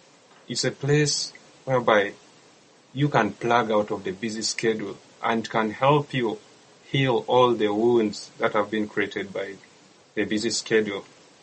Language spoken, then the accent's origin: English; Uganda; I'm from Uganda.